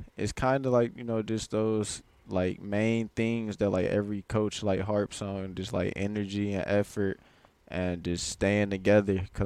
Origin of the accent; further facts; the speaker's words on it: Cleveland, Ohio, United States; that's where I live for the majority of my life. So, I mean, I always say I'm from Cleveland, Ohio, though.